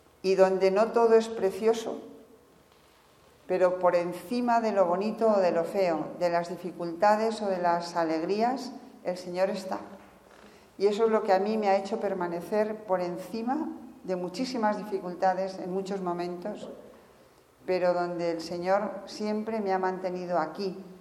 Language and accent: Spanish; Castile and León, Spain; yo soy castellana vieja, muy vieja